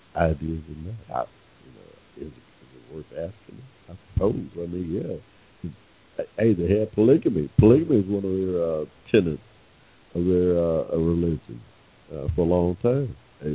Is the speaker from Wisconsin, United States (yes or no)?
no; Georgia, United States; I mean, in 1845, when I was born here in Georgia, I had no 14th Amendment rights, period, y'all.